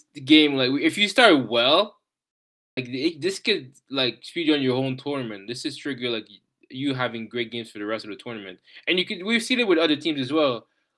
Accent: Canada; we probably had high, very, very high expectations as the Canadian people because we haven't seen Canada in the World Cup since 86.

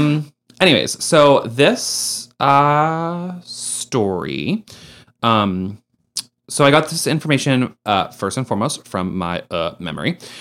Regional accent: Wellesley, Massachusetts, United States; So I'm from Wellesley, Massachusetts. Mm-hmm. It's about 20 to 30 minutes west of Boston.

